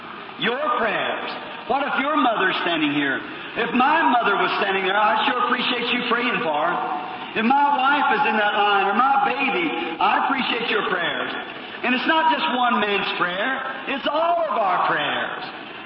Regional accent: Ireland; Nothing against Catholic people. My people are Catholic. I'm an Irishman. My mother and father both are Catholic people, come from Catholic families.

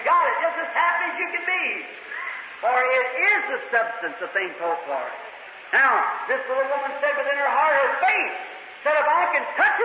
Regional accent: United States; I'm an American. I love my country.

